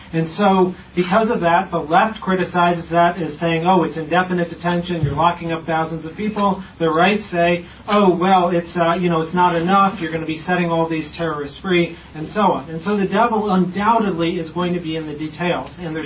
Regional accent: Chicago, Illinois, United States; I grew up in Chicago, and so it's a wonderful thing to be back.

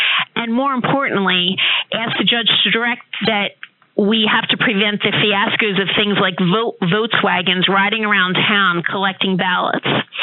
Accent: Pennsylvania, United States; I'd like to talk about my home state, Pennsylvania, because we changed our laws effective this year to allow no excuses mail-in voting.

